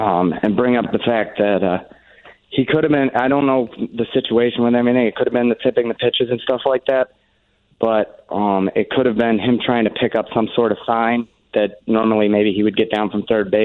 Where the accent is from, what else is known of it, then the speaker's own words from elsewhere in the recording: Saratoga, United States; I'm from Saratoga. Right now I'm calling from Carolina Beach.